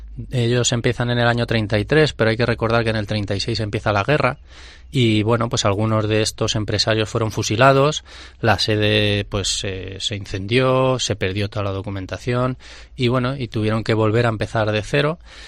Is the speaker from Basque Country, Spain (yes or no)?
no; Toledo, Castilla-La Mancha, Spain; como empresa toledana, ¿no?, pues al final pues las personas que estamos en la empresa o que hemos estado durante generaciones somos de aquí, queremos nuestra tierra